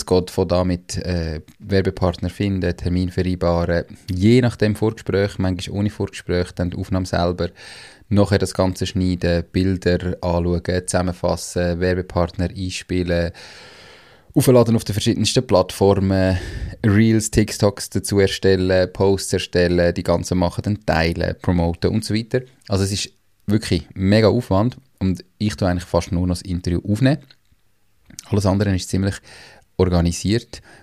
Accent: Switzerland; wir als Schweizer

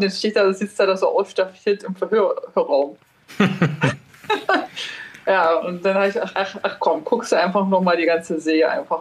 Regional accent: Berlin, Germany; moved away; Ich komme eigentlich ursprünglich ja aus Berlin und bin ja halt vor fast 20 Jahren halt hier gelandet.

